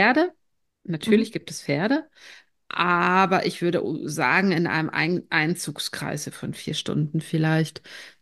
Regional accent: North Rhine-Westphalia, Germany; now in Tromsø, Norway; Ich bin ein Kind des Ruhrgebiets

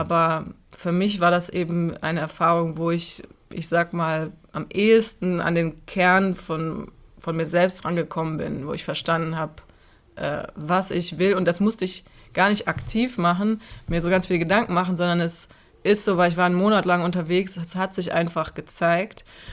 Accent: Cologne, North Rhine-Westphalia, Germany; Und Köln ist meine Heimatstadt, ich werde sie immer lieben.

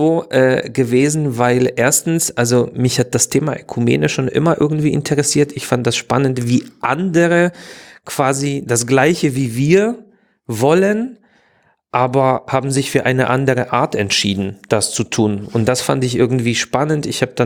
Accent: Silesian Voivodeship, Poland; born there; Ich bin sowas von katholisch. Ich bin katholisch durch und durch, ja. No. Also ich bin in Polen, in Schlesien geboren. Beide Eltern katholisch, die ganze Familie katholisch.

